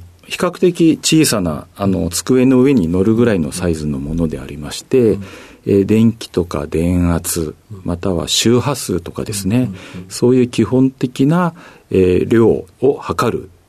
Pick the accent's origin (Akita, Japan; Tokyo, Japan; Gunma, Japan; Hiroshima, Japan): Gunma, Japan; Ota; 群馬県太田市というところです。